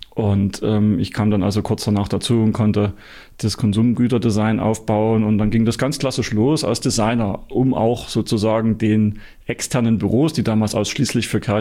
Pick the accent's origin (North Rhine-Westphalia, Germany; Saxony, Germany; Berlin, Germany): Saxony, Germany; Ich stamme ursprünglich aus dem Erzgebirge und war dann danach ein Jahr in London zum Arbeiten.